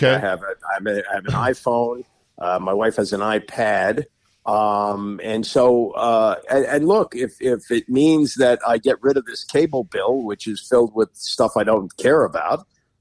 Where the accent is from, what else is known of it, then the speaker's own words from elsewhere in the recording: Washington, District of Columbia, United States; I didn't grow up in a college football town. I grew up here in Washington, where Maryland played in the ACC and football was clearly secondary to basketball.